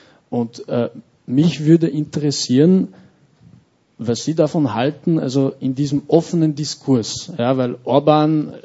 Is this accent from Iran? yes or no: no; Austria; born there; ich bin in Österreich geboren, aber meine Familie stammt auch ursprünglich aus Osteuropa.